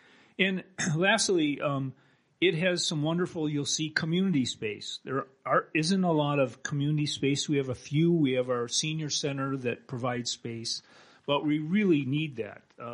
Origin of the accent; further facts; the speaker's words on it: Painesville, Minnesota, United States; I'm born and raised in Painesville, had a 40-plus year career in the Twin Cities, and retired and moved back